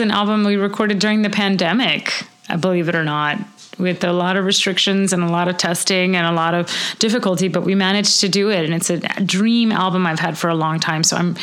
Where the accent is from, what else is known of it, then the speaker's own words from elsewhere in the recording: Louisiana, United States; I grew up in Louisiana, and we just studied French as kids